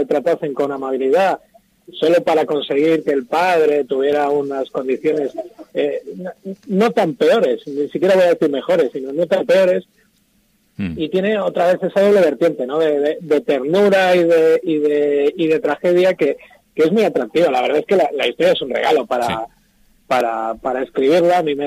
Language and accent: Spanish; Cantabria, Spain; yo no soy de la Vega, pero soy cántabro, soy de Cerro de la Vega.